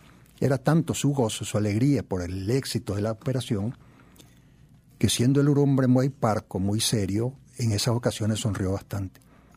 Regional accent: Nicaragua; porque al final de cuentas todos somos nicaragüenses

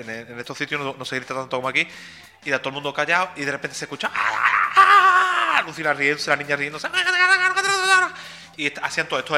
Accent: Seville, Andalusia, Spain; Y cuando dice, ¿de dónde venís? Y digo, de Sevilla.

